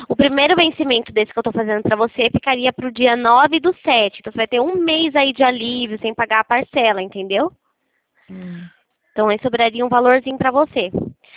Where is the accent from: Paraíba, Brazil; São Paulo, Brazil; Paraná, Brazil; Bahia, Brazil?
São Paulo, Brazil; eu não sou de Brasília, sou de São Paulo.